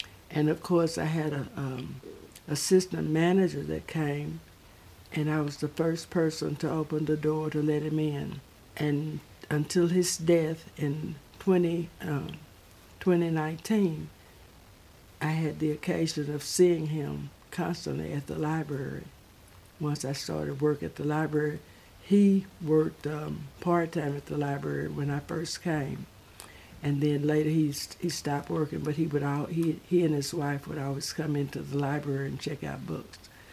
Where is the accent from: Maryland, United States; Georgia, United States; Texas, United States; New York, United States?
Texas, United States; Longview; also born or lived in Tenehaw, Texas; I later married and changed my name to … I was born in Tenehaw, Texas, Shelby County, but I have lived all my life in Longview, Gregg County, Texas.